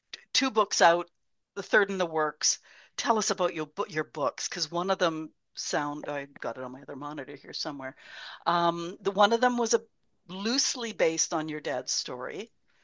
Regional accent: Canada; Now, I'm a Canadian.

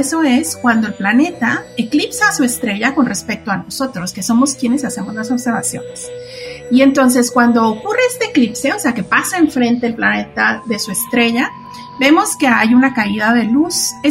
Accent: Mexico; siendo mexicana, no conseguía ningún trabajo porque toda la energía en Francia, o la gran mayoría, es energía nuclear. Y como mexicana no me daban trabajo en nada que tuviera que ver con energía

